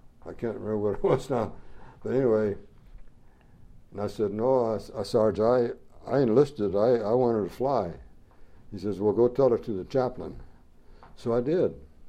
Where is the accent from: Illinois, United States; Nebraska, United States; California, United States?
Nebraska, United States; Lincoln; Lincoln, Nebraska.